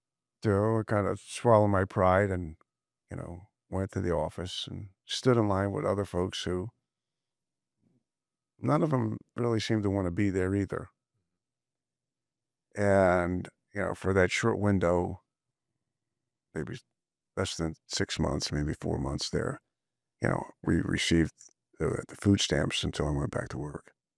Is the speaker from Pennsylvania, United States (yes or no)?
yes; Pennsylvania, United States; And people were looking at me perplexed, like, we're from Bucks County.